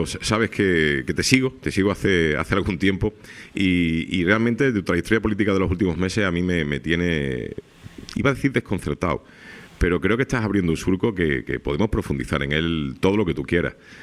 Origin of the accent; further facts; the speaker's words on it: Seville, Andalusia, Spain; born there; now in Canary Islands, Spain; yo no nací aquí en Canarias, nací en Sevilla